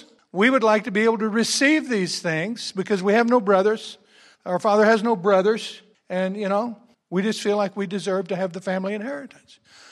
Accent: Scotland, United Kingdom; My grandfather was a Scot. My dad's a Scot. I'm a Scot.

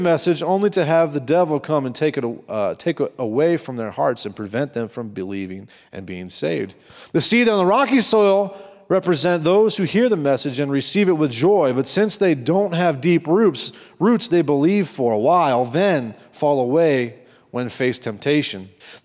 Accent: Ohio, United States; Or where I'm from, we do corn and soybeans, right? I'm from Ohio, so, right, that's pretty much corn all the way around, or beans, right?

